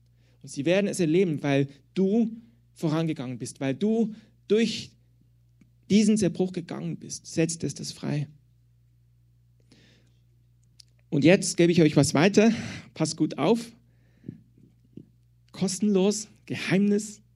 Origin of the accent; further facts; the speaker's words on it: Switzerland; now in Berlin, Germany; dass ich heute hier bin, in Berlin und nicht mehr in der Schweiz, wo ich herkomme.